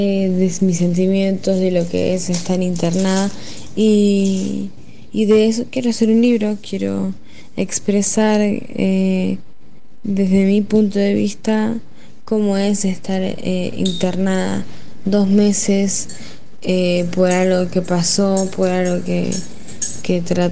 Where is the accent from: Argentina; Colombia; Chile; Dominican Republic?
Argentina; Villa de Mayo, Buenos Aires Province; tengo 19 años y soy de Villa de Mayo.